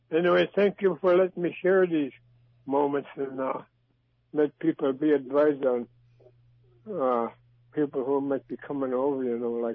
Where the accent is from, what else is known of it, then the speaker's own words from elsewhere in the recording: Bethel, United States; I'm from Bethel.